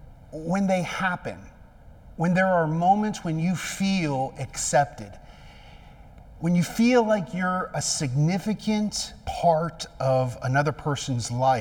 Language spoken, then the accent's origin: English; the North, United States; now in Columbus, United States; Now, many of you know that I'm not from the South. I'm from the North.